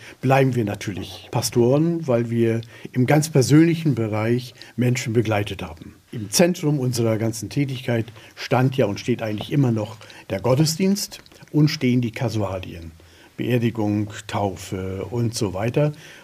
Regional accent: Lower Saxony, Germany; Also ich komme ja aus Ostfriesland, aus einem elterlichen Betrieb.

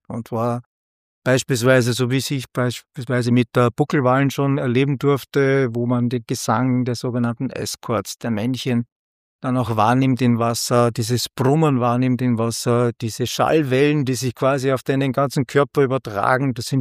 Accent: Gramastetten, Upper Austria, Austria; ich komme aus Grammerstetten. Das ist nicht so weit weg von Linz.

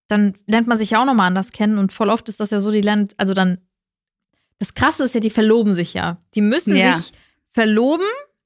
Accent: Australia; Ich komme aus Australien.

